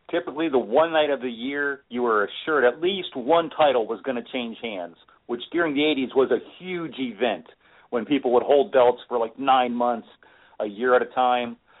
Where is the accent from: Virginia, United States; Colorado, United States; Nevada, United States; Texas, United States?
Virginia, United States; Personally, I grew up in Virginia, so I'm a Starrcade guy.